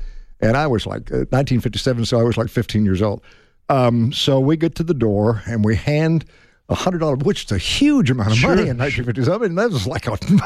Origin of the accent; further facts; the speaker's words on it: Independence, Kansas, United States; I have a twin sister that lives in my hometown of Independence, Kansas